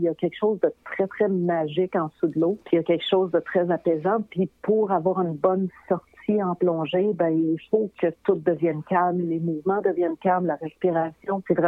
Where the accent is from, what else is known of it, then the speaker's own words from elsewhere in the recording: Matane, Quebec, Canada; Tu sais, je venais de Matane.